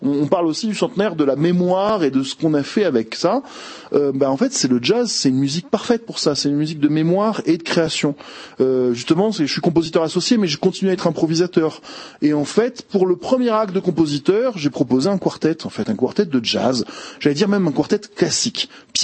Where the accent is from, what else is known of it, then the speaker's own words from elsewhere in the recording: Marseille, Provence-Alpes-Côte d'Azur, France; Je suis un vrai Marseillais de ce côté-là.